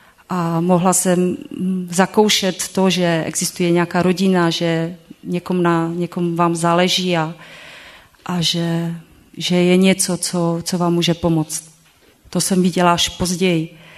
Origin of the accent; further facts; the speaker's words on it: Písek, South Bohemian Region, Czechia; Pocházím z Písku